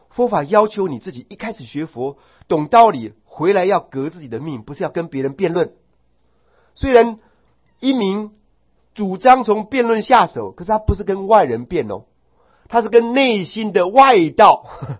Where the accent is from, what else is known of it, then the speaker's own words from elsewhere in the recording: Taiwan; 只是我们台湾人不涂涂抹抹